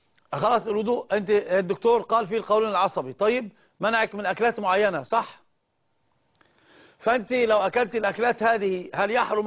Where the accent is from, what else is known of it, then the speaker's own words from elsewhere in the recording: Sohag, Sohag Governorate, Egypt; معلش انا من سوهاج ومش مش فاهم